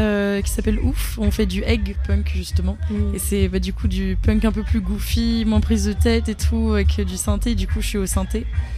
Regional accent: England, United Kingdom; French is a second language; moi, je suis anglaise et du coup j'ai toujours écrit en anglais et c'est plus naturel du coup.

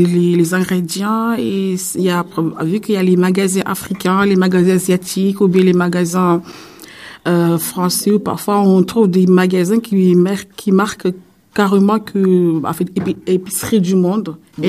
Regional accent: Mayotte; now in Rennes, France; j'ai 37 ans, je viens de Mayotte.

